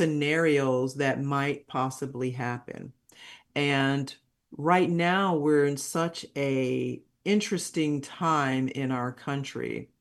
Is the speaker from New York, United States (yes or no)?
yes; New York City, New York, United States; moved away; Now, I come from New York City, and leaving New York and living in a couple of other places, I've learned that people are not as direct as us New Yorkers are.